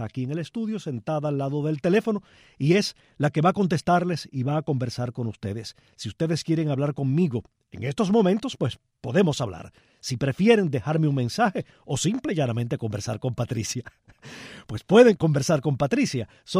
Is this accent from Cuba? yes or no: yes; Palma Soriano, Santiago de Cuba, Cuba; al lado de Palma Soriano, mi pueblo natal